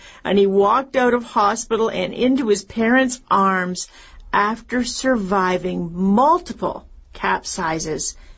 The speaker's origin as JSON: {"language": "English", "country": "Canada", "said": "of course, I'm Canadian, so canoe, definitely."}